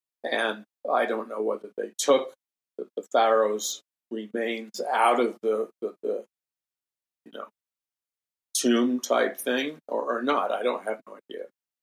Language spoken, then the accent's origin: English; New York City, New York, United States; when I was a young boy, I grew up in New York City. So short subway ride, and I was in Manhattan